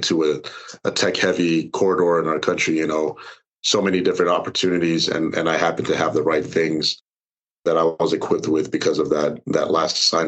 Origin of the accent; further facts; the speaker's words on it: California, United States; I'm born and raised in California. I grew up as part of a Navy family.